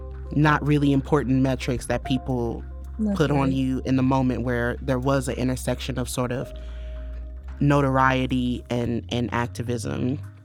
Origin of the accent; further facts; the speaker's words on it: St. Louis, Missouri, United States; Like, we are from St. Louis, so as much as I... And St. Louis is like, we live in the show me state, right?